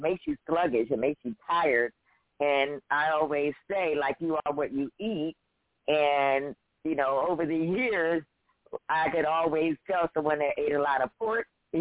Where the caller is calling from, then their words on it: Pennsylvania, United States; I'm calling from Pennsylvania, and this is actually right up my alley.